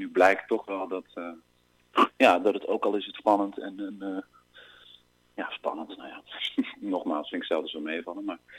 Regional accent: North Brabant, Netherlands; Dat had ik vroeger niet zo in Brabant, waar ik vandaan kom.

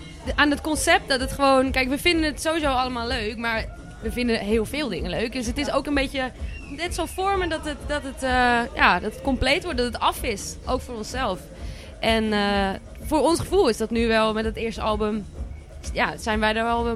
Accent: North Holland, Netherlands; Ja, wij komen uit de buurt van Schagen. Dus, nou, dat is misschien ook wel te horen.

